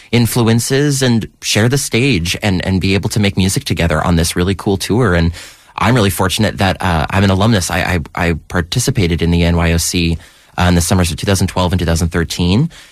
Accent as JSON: {"language": "English", "town": "Toronto", "region": "Ontario", "country": "Canada", "tie": "born or raised there", "moved": "as an adult", "lives_now": "Los Angeles, United States", "said": "Born and raised in Uptown Toronto in Lawrence Park. I was there from the time I was 18, and then I moved down to L.A. for college."}